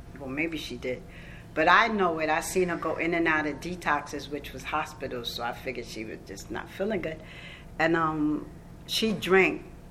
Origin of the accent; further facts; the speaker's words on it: New York, United States; I grew up in New York, and I thought an alcoholic was the bum who slept in the street